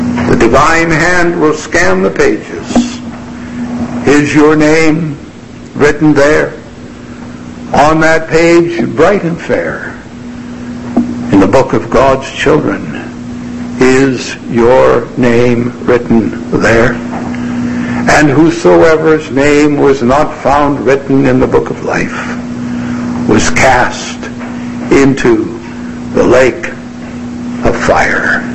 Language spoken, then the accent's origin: English; United States; I'm from the United States, as was said